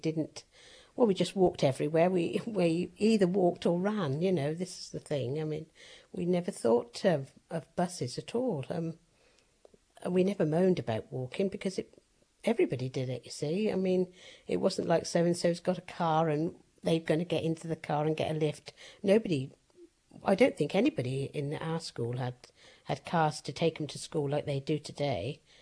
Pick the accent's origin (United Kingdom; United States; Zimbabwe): United Kingdom; Barton, South East England; also born or lived in Ireland; In Barton. We lived there from once we came over from Ireland. We lived in Barton, and we did everything from there, you know.